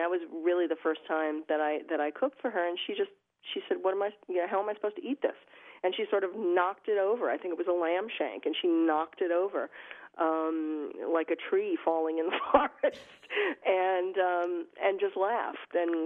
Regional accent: New York, United States; And you know, growing up in New York, I mean, I did not have a green thumb. I didn't even have a black thumb, and we're not gardening people in New York so much.

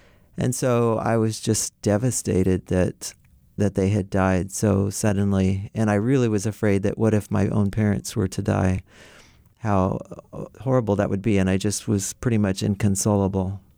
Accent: Capay, California, United States; Capay. It's just north of Hamilton City. And people probably don't know Hamilton City either. It's near Orland.

